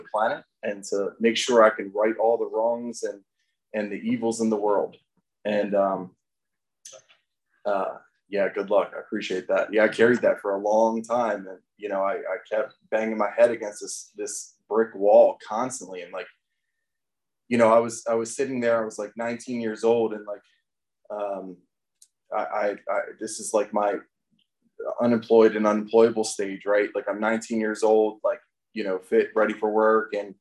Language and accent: English; Maryland, United States; I was actually in Maryland. I'm from Maryland.